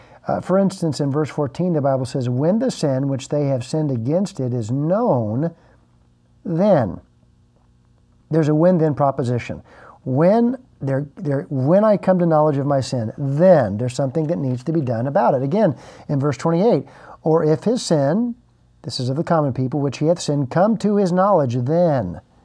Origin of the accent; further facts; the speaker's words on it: United States; Now, I'm not a soccer player. I'm an American.